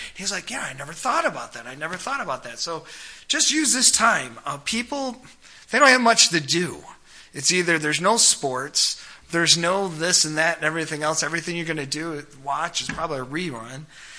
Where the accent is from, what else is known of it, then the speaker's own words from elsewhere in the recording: Vermont, United States; also born or lived in New Hampshire; But being born in New Hampshire, raised in Vermont, my childhood